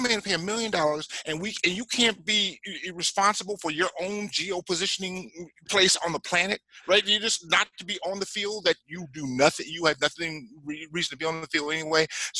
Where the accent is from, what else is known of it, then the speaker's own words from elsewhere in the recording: United States; I hate the Patriots because I'm American.